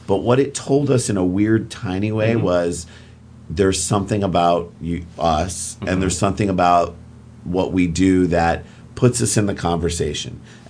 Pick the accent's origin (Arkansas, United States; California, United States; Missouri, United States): Missouri, United States; St. Louis; As a St. Louis guy, and we grew up in St. Louis